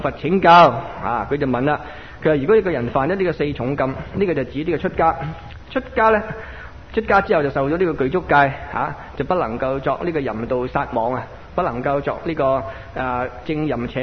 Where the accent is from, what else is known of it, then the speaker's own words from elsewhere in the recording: China; 所以我哋中国人呢个信字好妙呀